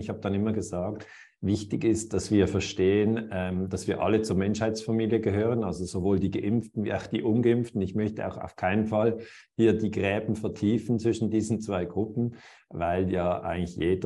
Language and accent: German; Switzerland; born there; ich bin in der Schweiz geboren und bin hier in der Nähe von Basel.